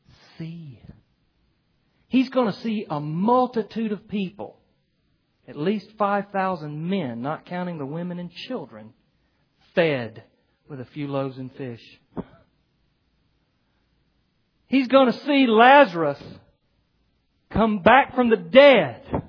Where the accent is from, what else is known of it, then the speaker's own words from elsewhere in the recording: the South, United States; Because we're getting to the wine, and I'm from the South, and used to be a Southern Baptist, and I didn't know what to do with all that wine, see?